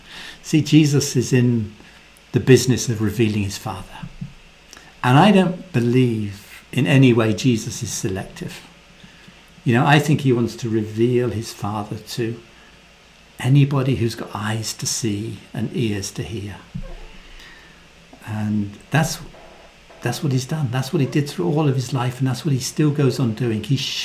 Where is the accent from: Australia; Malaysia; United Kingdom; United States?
United Kingdom; You know, in Britain, we're very British.